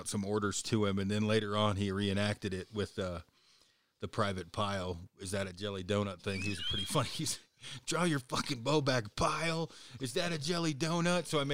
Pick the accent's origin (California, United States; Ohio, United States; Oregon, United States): Oregon, United States; Detroit Lake; And my hometown was only a couple hundred people. And so. And where is that? In Detroit Lake, Oregon.